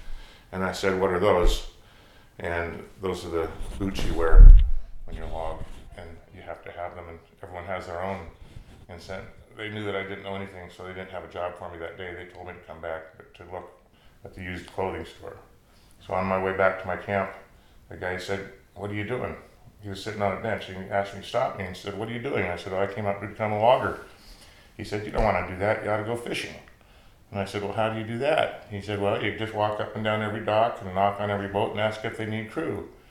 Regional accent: Portland, Oregon, United States; born or raised there; moved away as an adult; also born or lived in Washington

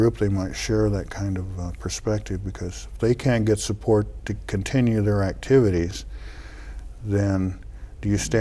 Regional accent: Oklahoma, United States; Well, in Oklahoma, that part of Oklahoma, I didn't play it up too much

